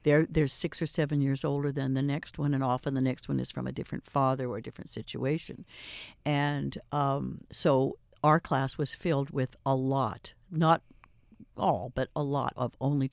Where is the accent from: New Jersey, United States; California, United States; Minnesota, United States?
California, United States; Ferndale; I was born in Humboldt County. I was born in Ferndale. I was born in Eureka, but living in Ferndale. So I didn't come here later.